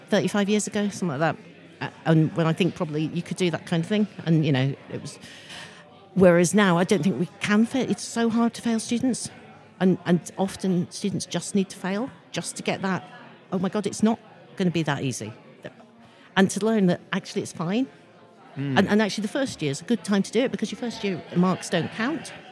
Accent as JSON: {"language": "English", "region": "Scotland", "country": "United Kingdom", "said": "I'm from Scotland."}